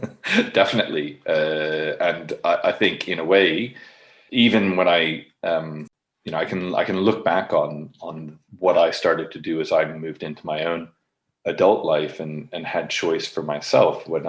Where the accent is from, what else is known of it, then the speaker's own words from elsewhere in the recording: California, United States; born there; I was born in California, and I think we spent about 3 weeks there before we drove across country because my father was stationed there during the Vietnam War.